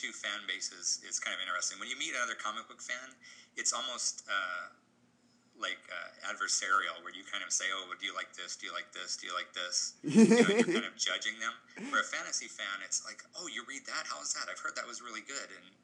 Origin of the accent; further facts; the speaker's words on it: Hawaii, United States; Because, see, I grew up in Hawaii, and I went to school in New York to get as far away from my family as possible.